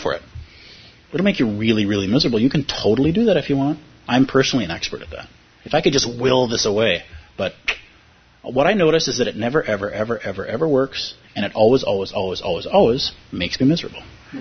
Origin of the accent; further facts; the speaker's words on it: Minnesota, United States; for me as a Minnesotan and somebody of Irish ancestry